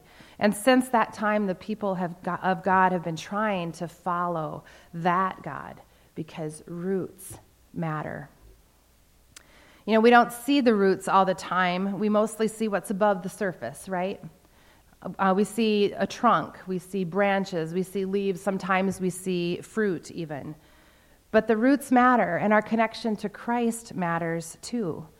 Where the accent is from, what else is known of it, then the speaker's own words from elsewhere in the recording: South Dakota, United States; for this Dutch girl who was born and raised in South Dakota to be among other pastors from different ethnic and cultural backgrounds.